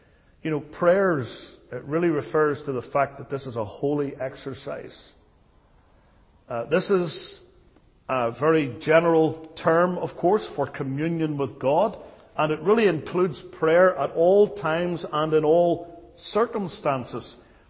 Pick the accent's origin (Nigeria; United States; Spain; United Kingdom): United Kingdom; I'm pretty much a patriot, even though I'm a Brit.